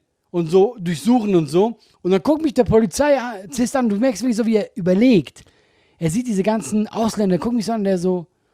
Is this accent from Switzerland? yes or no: yes; Switzerland; Und ich ganz weit hinten so als Schweizer